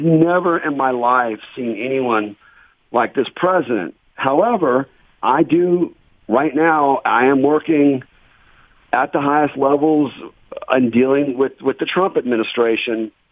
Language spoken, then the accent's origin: English; the South, United States; because I'm from the South, he used to say, bring in the diplomat